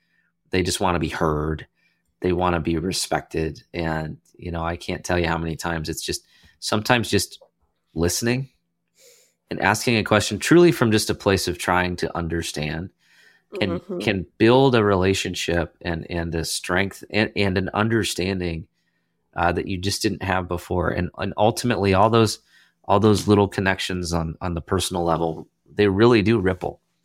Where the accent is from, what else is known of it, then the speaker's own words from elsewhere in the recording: United States; as an American, like I speak one, right?